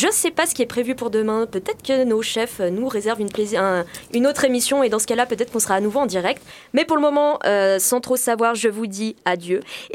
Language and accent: French; Le Châtelard, Auvergne-Rhône-Alpes, France; C'est là que j'ai grandi, hein, au Châtelard.